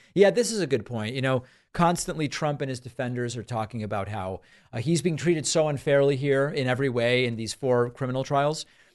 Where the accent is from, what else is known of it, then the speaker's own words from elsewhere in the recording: New Jersey, United States; I'm from New Jersey and didn't like him as governor, but I respect him for speaking up